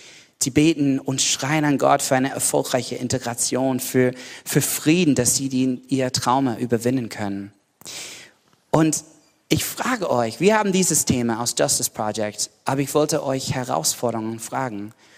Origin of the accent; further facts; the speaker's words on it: United States; German is a second language; now in Germany; Das war ein bisschen lustig da, mich vorzustellen als Amerikaner.